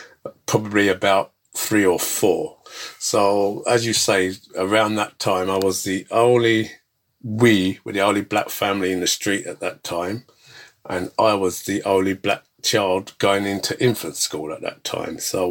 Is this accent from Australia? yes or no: no; London, United Kingdom; I grew up in North London, Highgate. I initially was born in a place called Barber Street, which is Caledonian Road, which is behind Pentonville Prison.